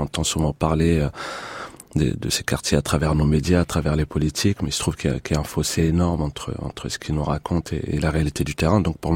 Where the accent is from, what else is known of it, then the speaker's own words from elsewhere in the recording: Montfermeil, Île-de-France, France; j'ai grandi à Montfermeil, mais c'est vrai que j'en garde des bons souvenirs